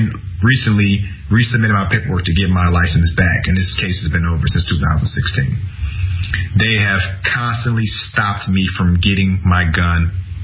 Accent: Detroit, Michigan, United States; first of all, I'm from Detroit, and a lot of people in Detroit don't know any better.

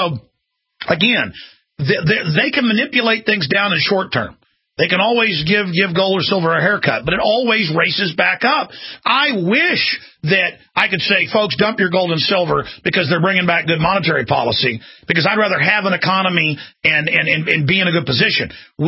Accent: Texas, United States; I'm a Texan. I'm an American. I'm a trailblazer.

